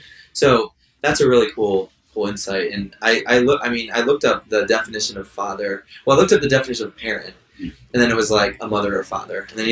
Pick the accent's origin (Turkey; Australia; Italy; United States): Australia; also born or lived in Canada / Japan; And so I was born in Canada, and when we were about two, we moved to Australia.